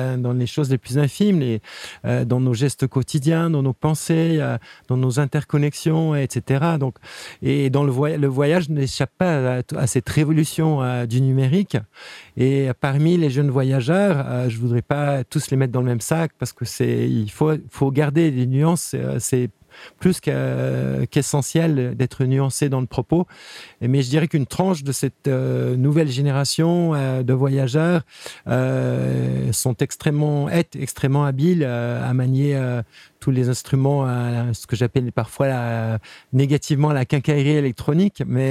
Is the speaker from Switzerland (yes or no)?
yes; Geneva, Switzerland; born there; parce que je suis né à Genève simplement.